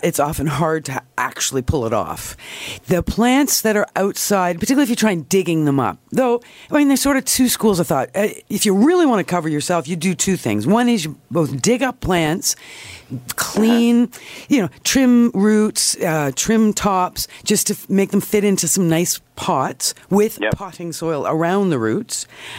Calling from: Toronto, Ontario, Canada

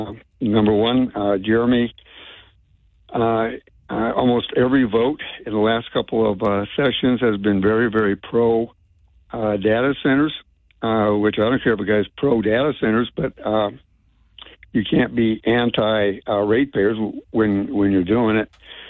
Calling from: Laurel, Montana, United States; Yeah, I'm calling from downtown Laurel, Montana.

